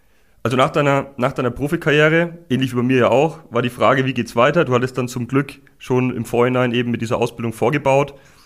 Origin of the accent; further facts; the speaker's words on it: Nuremberg, Bavaria, Germany; Klar, ist jetzt regionaler Bezug, ich komme ja aus Nürnberg, aber trotzdem Fürth ist Fürth.